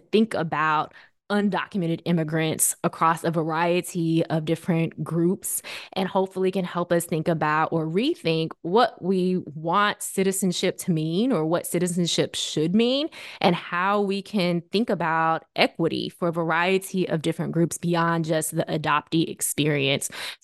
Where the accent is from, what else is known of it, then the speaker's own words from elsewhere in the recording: Memphis, Tennessee, United States; I grew up in Memphis, Tennessee, an extremely small Asian American population.